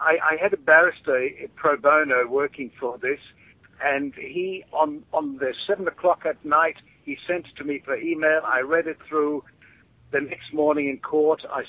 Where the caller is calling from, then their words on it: South Australia, Australia; I'm sitting in a car. I'm 100 kilometers from Adelaide, and I'm almost in the middle of nowhere